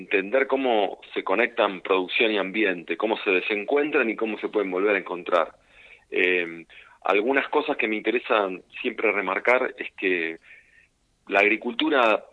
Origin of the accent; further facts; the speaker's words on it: Buenos Aires, Argentina; yo soy porteño de origen. Pero bueno, después de tanto tiempo acá, el país desde este lado se ve distinto.